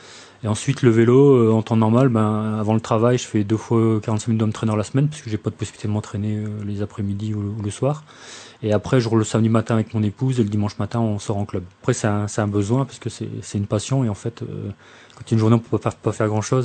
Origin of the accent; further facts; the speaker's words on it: Hauts-de-France, France; nous, je viens du Nord, hein, c'est en fait un peu banal ce que je dis, mais s'il fait froid, tout ça, ça me dérange pas, quoi.